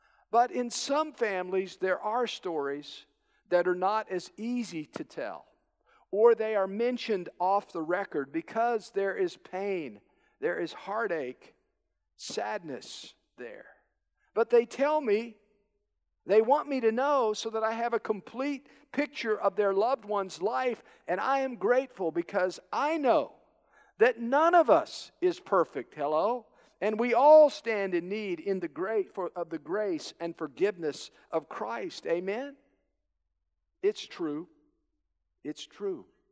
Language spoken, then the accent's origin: English; Kansas, United States; And, you know, growing up in Kansas, many of my friends were either going to KU or they were going to K-State.